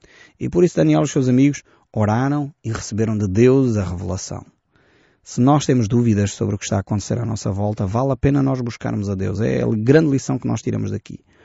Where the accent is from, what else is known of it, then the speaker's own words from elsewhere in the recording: Portugal; eu também sou português de gema, um português com o pessimismo e tudo incluído.